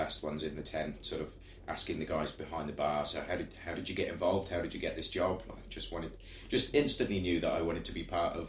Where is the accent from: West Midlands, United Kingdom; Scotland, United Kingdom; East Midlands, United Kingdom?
East Midlands, United Kingdom; Spalding; Yeah, doing carnivals in my hometown. Grew up in the Midlands, so Spalding, which is known as sort of the South Holland district.